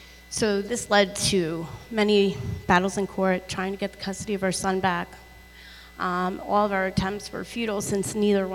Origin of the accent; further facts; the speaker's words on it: Ridgewood, New Jersey, United States; I'm from Ridgewood, New Jersey.